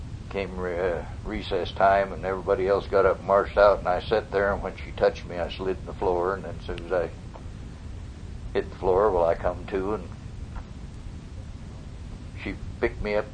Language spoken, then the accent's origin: English; Oregon, United States; also born or lived in Malheur County; I was born in Mount Heer County, right across the river on the Oregon side, across the river from Weezer, Idaho.